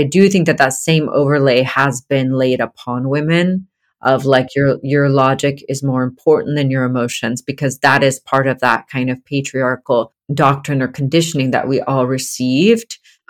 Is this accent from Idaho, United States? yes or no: no; Georgia, United States; because I grew up in Georgia and like everybody was very Protestant, Christian, middle class, you know.